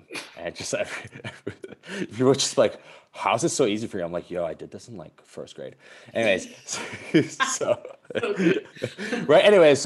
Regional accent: Calgary, Alberta, Canada; born there; also born or lived in Hong Kong; now in Vancouver, Canada; So I moved to Vancouver. I'm from, well, actually I was born in Calgary. Then I moved to Hong Kong for 12 years.

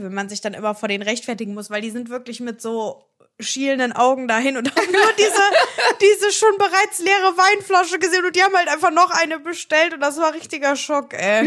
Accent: Cologne, North Rhine-Westphalia, Germany; Und wir so Köln und die so, nein, wir kommen auch aus Köln.

